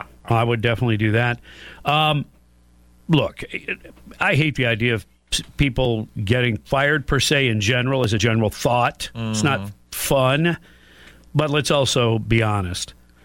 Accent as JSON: {"language": "English", "town": "Detroit", "region": "Michigan", "country": "United States", "tie": "born or raised there", "said": "The Bucks beat the Lions, and I was torn because I grew up in Detroit."}